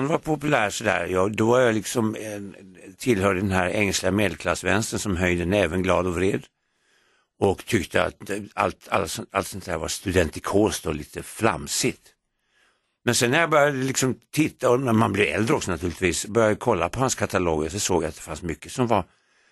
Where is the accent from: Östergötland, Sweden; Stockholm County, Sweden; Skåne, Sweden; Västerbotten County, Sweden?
Västerbotten County, Sweden; Skellefteå; born there; jag är född i Skellefteå